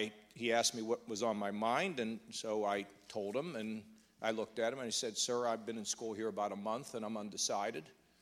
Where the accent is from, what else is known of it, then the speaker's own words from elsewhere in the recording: McKees Rocks, Pennsylvania, United States; I grew up in Pittsburgh, a little town outside of Pittsburgh called McKees Rocks. My father carried mail on his back, delivered mail to our house.